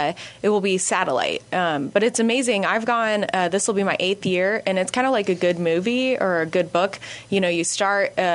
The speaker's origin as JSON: {"language": "English", "town": "Kansas City", "country": "United States", "said": "I'm from the Kansas City area and went to K-State."}